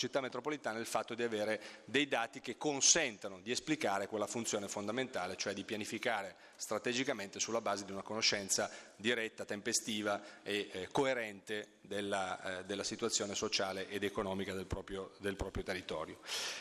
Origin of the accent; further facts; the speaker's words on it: Turin, Piedmont, Italy; io sono di Torino, porto l'esperienza torinese